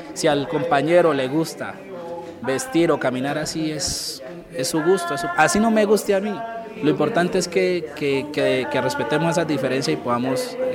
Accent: Colombia; esta música que nos identifica a todos los colombianos, especialmente pues que viene desde el Cauca.

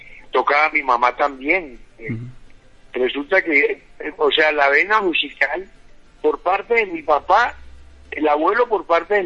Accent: Cali, Valle del Cauca, Colombia; born there; also born or lived in Medellín / Bogotá; nací en Cali, pero prácticamente estuve en otras ciudades, ¿no? Como Medellín, Bogotá. Después, cuando ya hacemos la … entonces me voy a radicar a la ciudad de Cali.

